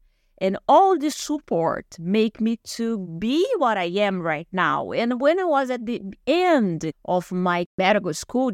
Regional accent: São José do Rio Preto, São Paulo, Brazil; English is a second language; But fortunately, I was studying in Rio Preto, that is my hometown. The university I was going to was there. My parents lived there.

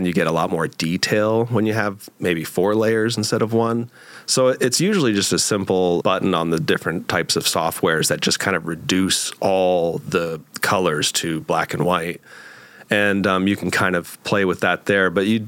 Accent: Middlesex, Vermont, United States; Well, I was raised here in Vermont in Middlesex. Started going to UVM, lived in Burlington for a little bit

